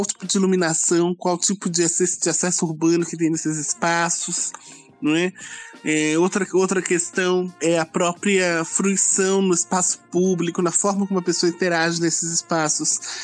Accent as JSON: {"language": "Portuguese", "region": "São Paulo", "country": "Brazil", "said": "Porque eu sou paulista e moro no Ceará"}